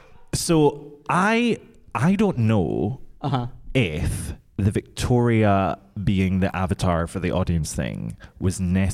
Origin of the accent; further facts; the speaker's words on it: United Kingdom; I'm so British.